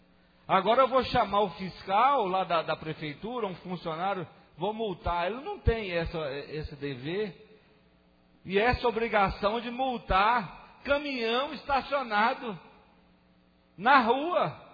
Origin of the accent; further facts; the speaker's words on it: Arinos, Minas Gerais, Brazil; tem muitos anos que eu moro em Arinos, nasci em Arinos, fui ainda criança, mas voltei para Arinos